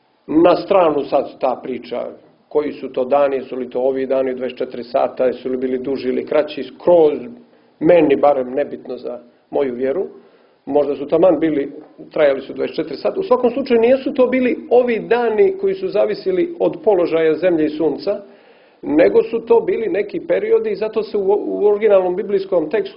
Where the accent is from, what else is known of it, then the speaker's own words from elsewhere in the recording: Cuce, Cetinje, Montenegro; kod nas gore u Sucama, u Katunskoj Nahiji